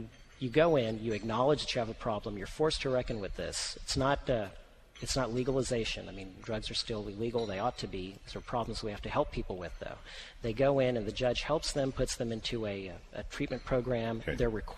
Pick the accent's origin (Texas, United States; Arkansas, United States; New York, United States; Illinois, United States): Texas, United States; Fort Worth; Well, I'm a Texan. I'm from Fort Worth.